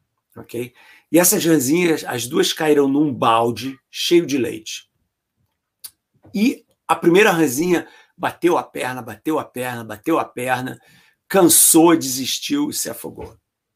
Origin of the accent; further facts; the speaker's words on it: Rio de Janeiro, Brazil; Um garoto crescendo no Rio de Janeiro, descobriu o livro dele por acidente na biblioteca